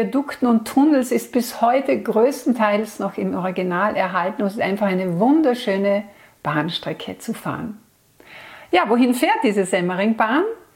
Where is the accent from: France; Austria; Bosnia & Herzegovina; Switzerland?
Austria; bei uns in Österreich